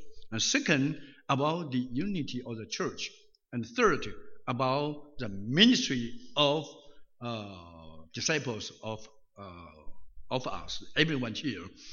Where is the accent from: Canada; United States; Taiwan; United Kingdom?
Taiwan; I returned to Taiwan, my hometown, there to preach gospel.